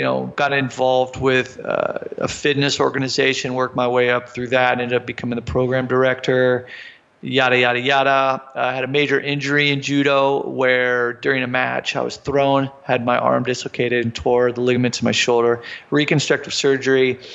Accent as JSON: {"language": "English", "town": "Wichita", "region": "Kansas", "country": "United States", "said": "I'm originally from Wichita, Kansas."}